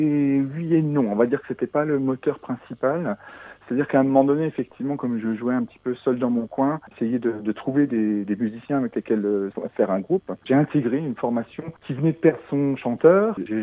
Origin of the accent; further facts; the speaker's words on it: Metz, Grand Est, France; born there; Oui, je suis né à Metz et j'habite actuellement proche de Voiffy.